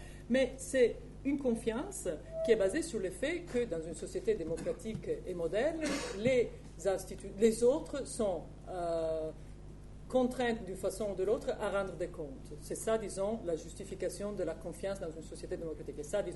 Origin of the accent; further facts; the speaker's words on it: Italy; French is a second language; Moi, je suis italienne